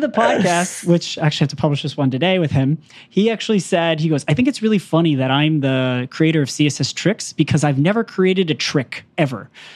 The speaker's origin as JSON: {"language": "English", "country": "United States", "said": "I keep wanting to say pick six because I'm American."}